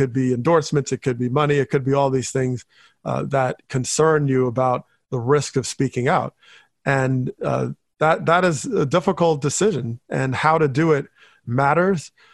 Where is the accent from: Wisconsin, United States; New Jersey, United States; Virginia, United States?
New Jersey, United States; Teaneck; In my hometown, Teaneck, New Jersey, was considered one of the first to voluntarily desegregate in the country.